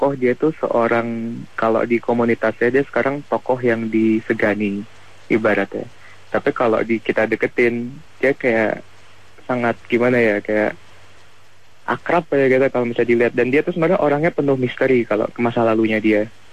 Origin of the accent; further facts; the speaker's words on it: Jakarta, Indonesia; saya kan orang Jawa, tapi saya besar di Jakarta.